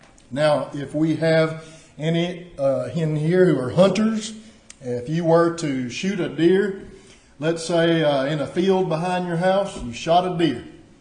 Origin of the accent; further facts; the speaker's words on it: Alabama, United States; When I was growing up in South Alabama, I grew up way out in the woods, and there was a place close to my house where I could go down to this creek